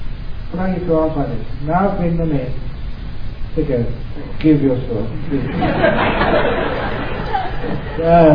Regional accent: Australia; I'm Australian

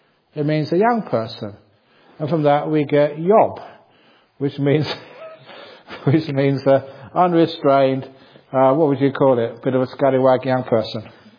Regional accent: England, United Kingdom; Because I was from England, you know, poor family.

